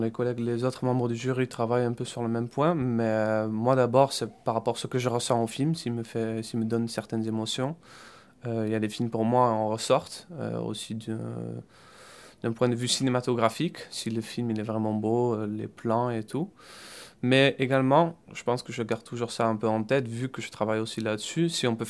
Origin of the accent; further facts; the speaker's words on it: Netherlands; now in Toulouse, France; je suis d'origine des Pays-Bas. Je travaille à Toulouse